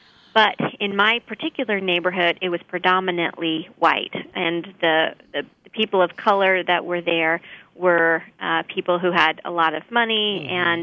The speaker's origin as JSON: {"language": "English", "town": "San Antonio", "region": "Texas", "country": "United States", "tie": "born or raised there", "said": "I grew up in San Antonio in a Presbyterian church."}